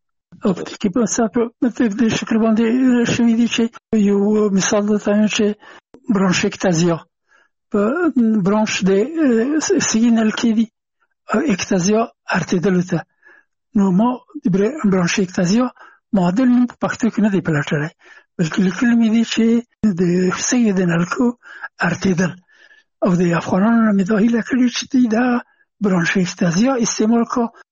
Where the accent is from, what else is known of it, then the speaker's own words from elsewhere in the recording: Afghanistan; now in France; چې زه هم افغان یم، ما ته یې نه پېژندو چې افغان یم.